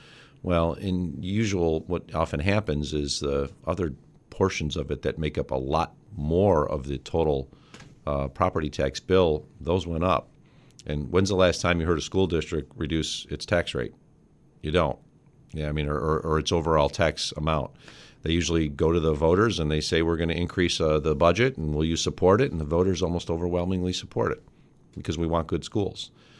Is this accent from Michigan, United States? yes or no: no; Lackawanna, New York, United States; I grew up in Lackawanna. My father was a steel worker at Bethlehem Steel.